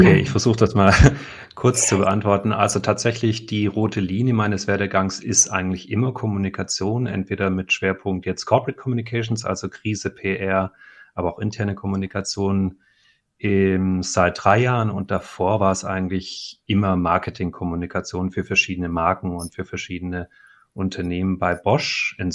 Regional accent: Germany; also born or lived in Norway; Ich bin 1975 in Norwegen geboren. Das war aber quasi nur ein Stint von meinen Eltern. Meine Mutter ist deutsch, mein Vater ist Norweger. Ich bin dort geboren und wir sind dann über einen Umweg Nigeria-Lagos sind wir dann schon in den ersten 3 Jahren meines Lebens wieder zurück nach Deutschland gekommen

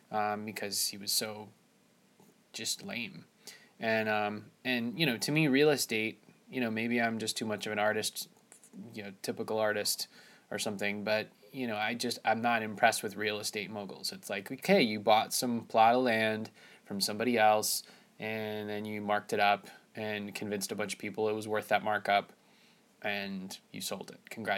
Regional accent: New York City area, United States; I grew up in the New York City area, not in the city, but in the tri-state area.

